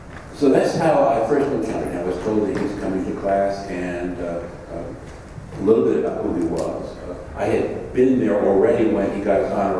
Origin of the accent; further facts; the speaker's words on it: New Jersey, United States; You're from New York, I'm from North Jersey, and so when we get into it, the students are wondering what language we're speaking.